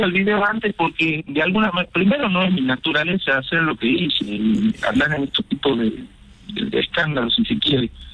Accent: Tucumán, Argentina; Sí, soy de Tucumán.

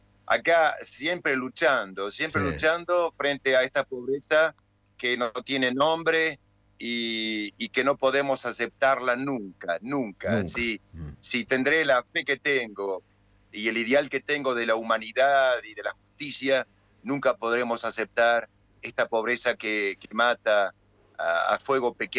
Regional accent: Ramos Mejía, Buenos Aires Province, Argentina; moved away as an adult; now in Madagascar; A caballito entre Ramos Mejía y San Justo.

